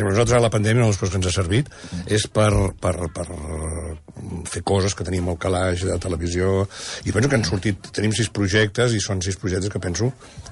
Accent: Sitges, Catalonia, Spain; Sí, soc de Sitges.

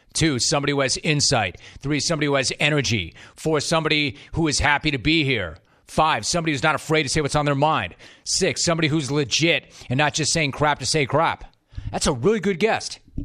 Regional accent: Los Angeles, California, United States; I grew up in Los Angeles.

